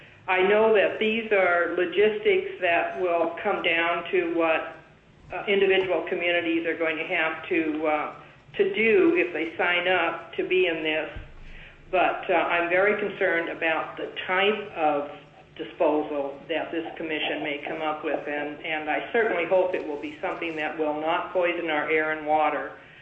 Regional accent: Wrangell, Alaska, United States; Wrangell's my hometown. I haven't always lived here

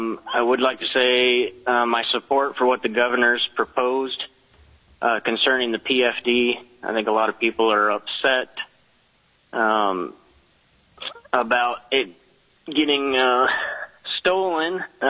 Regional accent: Wasilla, Alaska, United States; from Wasilla, Alaska, and I wanted to thank you all for your service.

